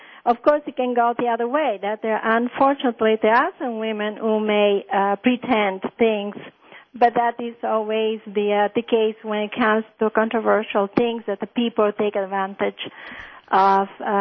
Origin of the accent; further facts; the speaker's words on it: Messina, Sicily, Italy; I was born in Messina, but I'm familiar with all of Italy. My mother is from the north and my father from the south.